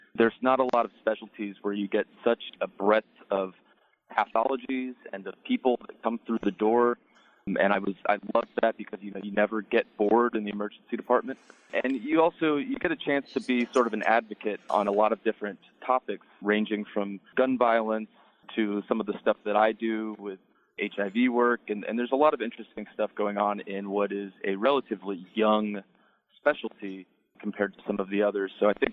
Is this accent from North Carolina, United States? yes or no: yes; Boone, North Carolina, United States; So I'm originally from Boone, North Carolina, over near Tennessee.